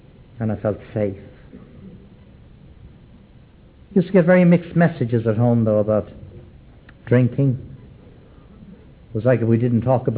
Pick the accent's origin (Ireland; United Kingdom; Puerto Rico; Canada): Ireland; Dublin, Leinster; moved away as an adult; now in New Orleans, United States; I was born and dragged up in Dublin, Ireland. That's my hometown. A came over here to the United States, to the city of New Orleans in 1971, 25 years ago.